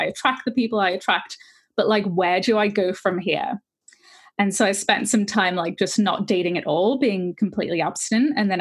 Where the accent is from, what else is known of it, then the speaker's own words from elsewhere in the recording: Switzerland; also born or lived in Newcastle, United Kingdom; So I'm from Newcastle, so in the northeast of England, but also my dad's from Switzerland. So I grew up over there.